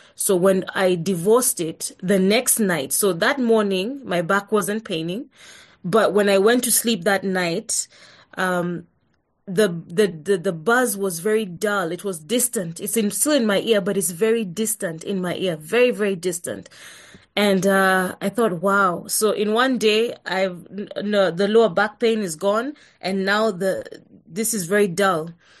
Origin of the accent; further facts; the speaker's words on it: Nairobi, Kenya; I've born and raised and live in Nairobi, Kenya, which is in East Africa